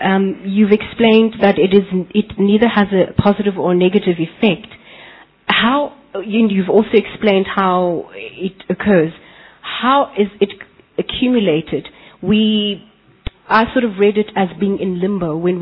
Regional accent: South Africa; I'm from South Africa.

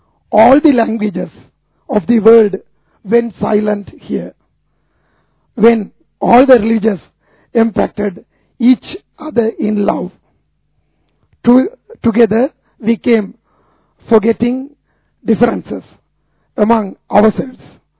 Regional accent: Sri Lanka; from Sri Lanka.

